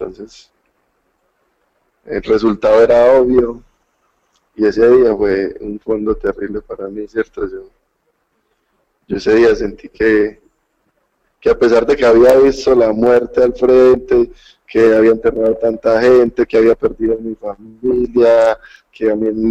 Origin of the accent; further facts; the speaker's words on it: Medellín, Antioquia, Colombia; soy adicto, soy de Colombia, Medellín, Colombia